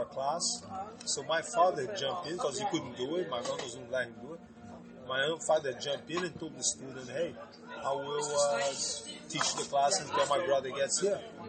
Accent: Brazil; now in United States; I grew up in Brazil. Everybody in Brazil knew when I first came to America.

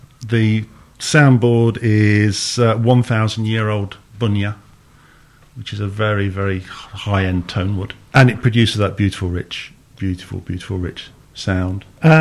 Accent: Derby, East Midlands, United Kingdom; Although, even though I was from Derby, that influence of the 60s Liverpool was still very, very strong.

